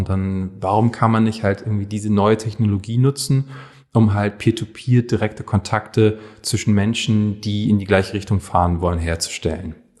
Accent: Hamburg, Germany; Ich komme aus dem Hamburger Westen ursprünglich.

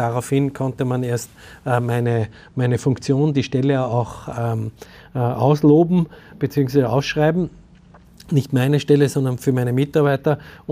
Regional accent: Salzburg, Austria; Ich bin halt aus Salzburg

